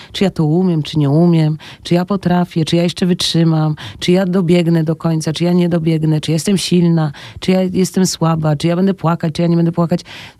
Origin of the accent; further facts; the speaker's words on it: Szczecin, West Pomeranian Voivodeship, Poland; Ja przyjechałam ze Szczecina i się dostałam